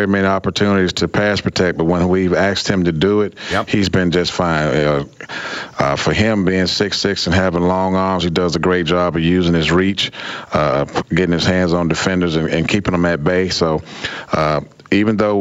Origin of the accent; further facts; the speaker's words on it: Augusta, Georgia, United States; I'm from Augusta, Georgia. Born and raised, played 10 years in the NFL, and after playing, got into coaching.